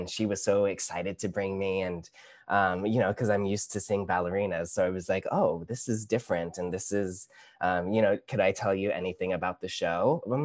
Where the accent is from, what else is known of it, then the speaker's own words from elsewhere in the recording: Los Angeles, California, United States; I'm born and raised in Los Angeles. So we would go to Center Theater Group and we would see